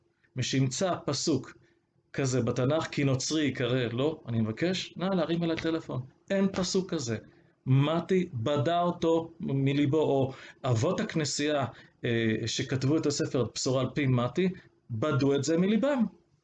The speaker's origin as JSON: {"language": "Hebrew", "town": "Beersheba", "region": "Southern District", "country": "Israel", "tie": "born there", "said": "זה לא אומר שאני נולדתי במרוקו. זה אומר רק שאני ממוצא מרוקאי. אני נולדתי בסורוקה, בבאר שבע, אבל לא נולדתי במרוקו."}